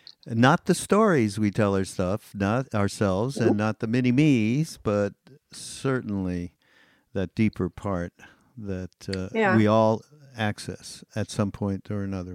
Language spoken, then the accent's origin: English; Montreal, Quebec, Canada; I grew up as Jewish in Montreal, in Canada.